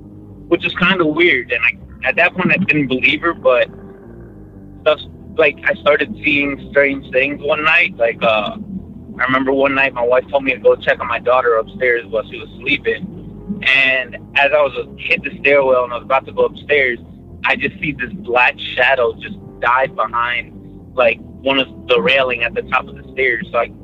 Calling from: Dallas, Texas, United States; from Dallas, Texas again.

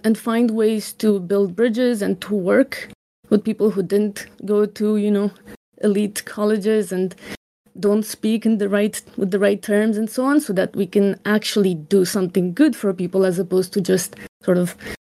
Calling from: San Diego, California, United States; Hello. So … I'm calling from San Diego.

